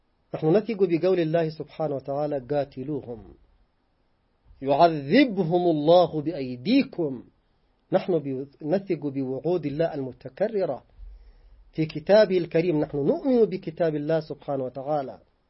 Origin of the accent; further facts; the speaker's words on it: Yemen; نحن كشعب يمني ينتمي للإيمان